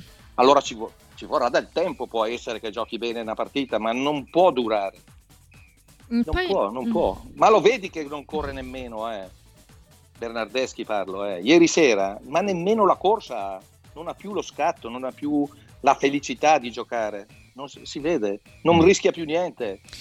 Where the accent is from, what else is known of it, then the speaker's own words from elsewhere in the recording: Brescia, Lombardy, Italy; sono bresciano, quindi testardo